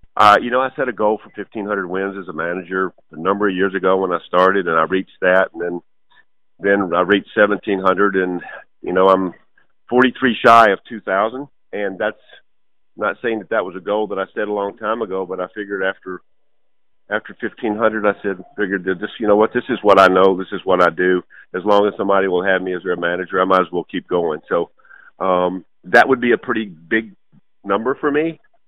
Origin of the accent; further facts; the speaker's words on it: Alabama, United States; I grew up in Alabama. When you grow up in Alabama, if you don't play football, mama don't feed you.